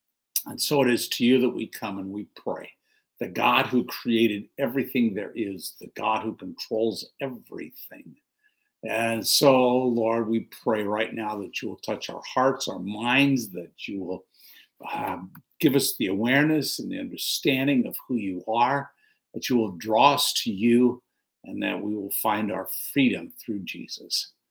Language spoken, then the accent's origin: English; California, United States; accent: Southern California; also born or lived in Illinois; And then I was actually born in Illinois, and my 6 months old, my parents moved to California. So if I have any kind of an accent, it's a Southern California accent